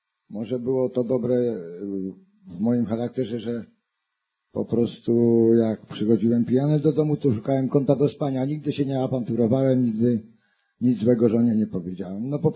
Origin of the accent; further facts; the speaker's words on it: West Pomeranian Voivodeship, Poland; also born or lived in Tychy; Mieszkałem, przepraszam, w Tychach. A w ogóle rodem jestem z województwa szczecińskiego, niedaleko Celyni.